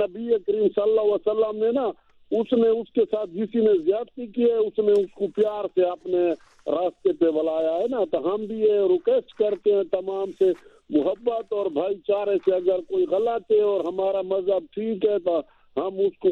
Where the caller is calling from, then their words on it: Dera Ismail Khan, Khyber Pakhtunkhwa, Pakistan; ہاں, میں ڈیرا سمیل خان سے آیا, سینا کر رہا ہوں ڈیرا سمیل خان سے.